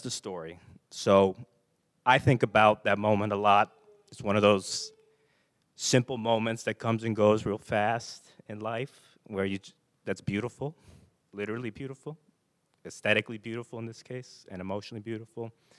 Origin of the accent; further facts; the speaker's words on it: Arlington, Virginia, United States; And I'm from Arlington, Virginia, right outside of D.C., so I know all the monuments.